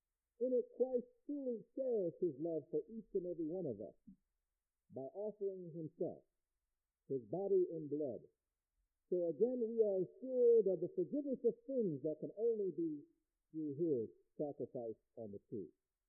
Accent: Philadelphia, Pennsylvania, United States; There is a hymn that I first learned as a small boy growing up in Philadelphia, Pennsylvania

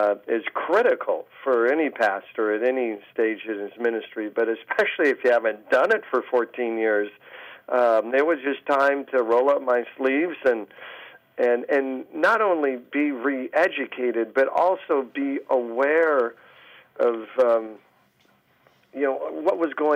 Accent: Denver, Colorado, United States; I was born and raised in Denver. See, so I'm kind of a Westerner to begin with.

